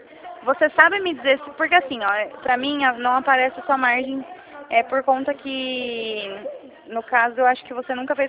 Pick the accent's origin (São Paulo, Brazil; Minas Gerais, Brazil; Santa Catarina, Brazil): São Paulo, Brazil; Eu sou do interior de São Paulo, né?